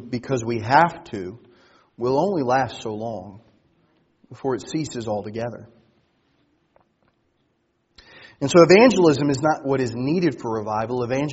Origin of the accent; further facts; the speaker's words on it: Louisiana, United States; I'm an LSU fan. I'm from Louisiana.